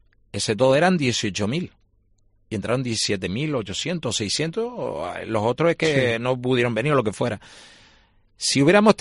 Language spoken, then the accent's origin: Spanish; Puerto de la Cruz, Canary Islands, Spain; del Puerto Cruz que veía ayer, que es el equipo de mi pueblo, aunque no puedo ir al estadio, al campo